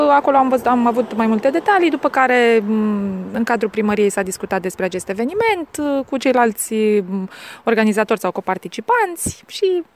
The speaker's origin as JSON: {"language": "Romanian", "town": "Orșova", "region": "Mehedinți County", "country": "Romania", "said": "Sunt din Orșova"}